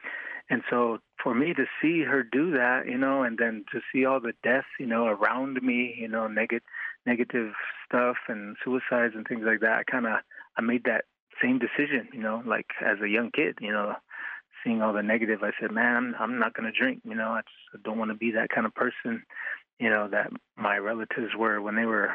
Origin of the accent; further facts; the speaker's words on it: Montana, United States; So growing up in Crow on the res, you know, I kind of was surrounded